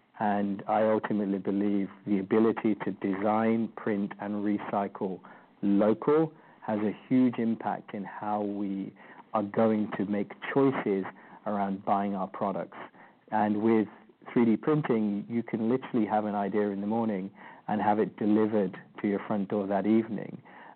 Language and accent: English; London, United Kingdom; moved away as an adult; also born or lived in Leicester; now in Vancouver, Canada; Well, I was born in a place called Leicester in England, lived in London most of my life, and then married and now live in Canada, Vancouver.